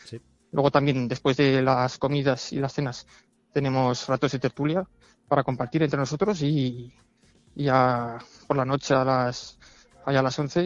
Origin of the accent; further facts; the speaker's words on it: Huesca, Aragon, Spain; uno de los seminaristas de Huesca. He entrado este año, entré en septiembre. Uh-huh. Y bueno, pues soy de aquí de Huesca, tengo 26 años